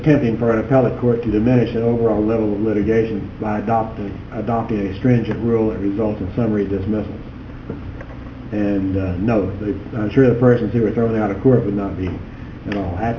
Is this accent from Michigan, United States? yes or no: no; San Antonio, Texas, United States; from San Antonio representing the taxpayer in this case.